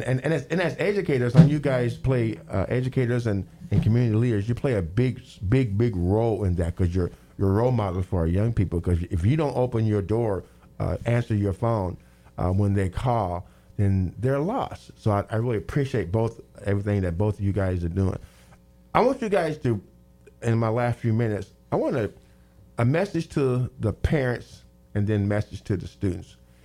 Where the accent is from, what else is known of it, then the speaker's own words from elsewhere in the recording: Terrell, Texas, United States; when I went to high school, I went to four different high schools in my hometown, Terrell.